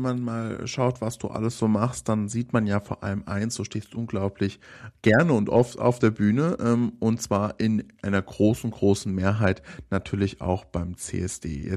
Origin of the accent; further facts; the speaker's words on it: Hesse, Germany; jetzt komme ich aus Hessen